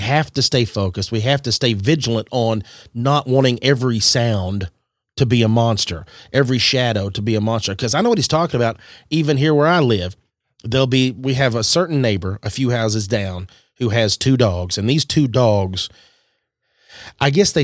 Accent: Texas, United States; I had a dog when I was a child, when I grew up out in West Texas

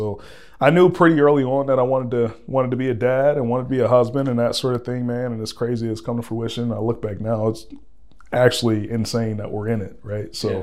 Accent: Columbus, Ohio, United States; So as you mentioned, born and raised in Columbus, I used to play for an organization called the Eastland Vikings.

